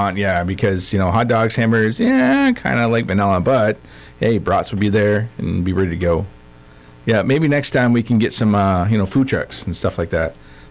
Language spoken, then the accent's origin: English; Maine, United States; so I'm a New Englander. I'm from Maine originally, so Maine's notorious for the old Johnson Redskin hot dogs.